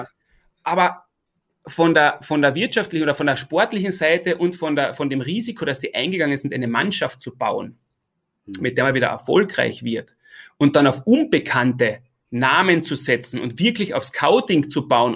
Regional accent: Austria; sich als Österreicher durchzusetzen, war für mich damals dieser Horizont

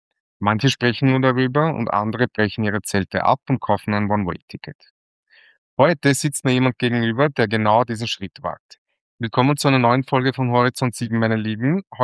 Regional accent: Vienna, Austria; Um wie unschwer zu hören ist, komme ich aus Wien

